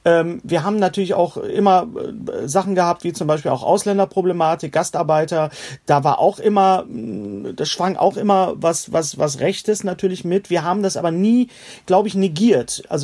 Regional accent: North Rhine-Westphalia, Germany; Bei uns im Ruhrgebiet war das nicht ganz so stark

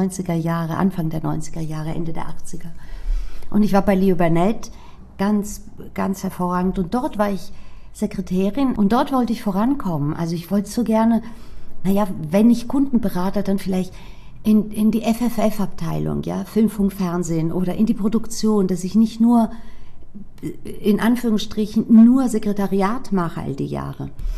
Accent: Frankfurt am Main, Hesse, Germany; Ich bin in Frankfurt geboren und Frankfurt am Main, muss man hier dazu sagen, geboren und aufgewachsen und dort ging ich auch zur Schule.

